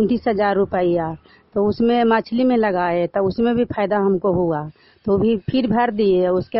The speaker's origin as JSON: {"language": "Hindi", "town": "Manohar Bigha", "country": "India", "said": "मैं मनोहर बिघा के रहने वाली हूँ।"}